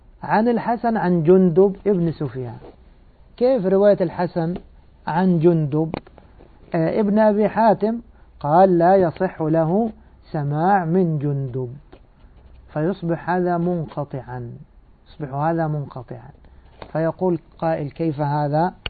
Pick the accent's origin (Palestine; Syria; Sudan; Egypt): Egypt; moved away; أننا سنسافر إن شاء الله إلى بلادنا مصر،